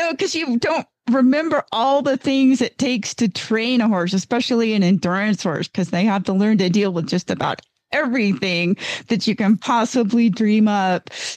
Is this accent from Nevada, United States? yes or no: yes; Gardnerville, Nevada, United States; from Gardnerville, Nevada.